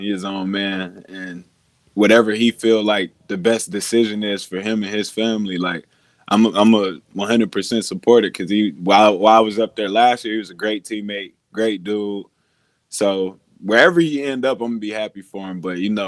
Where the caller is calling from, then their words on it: Eugene, Oregon, United States; I'm in Eugene, Oregon right now.